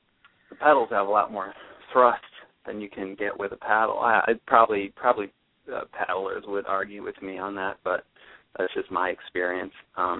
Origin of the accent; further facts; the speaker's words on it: Midwest, United States; I've lived here for 6 years, but I came from the Midwest, so I've always been a freshwater fisherman.